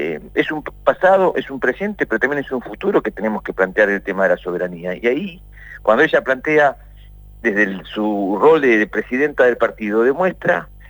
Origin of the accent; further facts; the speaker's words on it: Argentina; como pueblo argentino.